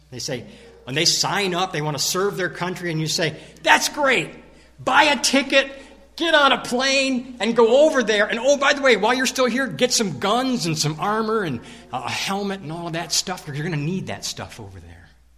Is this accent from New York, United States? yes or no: yes; New York, United States; moved away as an adult; now in Oswego, United States; When I came from the Southern Tier 25 years ago, I had a house that I had bought in the 70s.